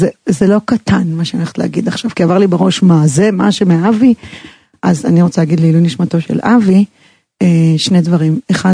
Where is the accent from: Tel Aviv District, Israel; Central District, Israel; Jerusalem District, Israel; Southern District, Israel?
Jerusalem District, Israel; Jerusalem; גם אני ירושלמית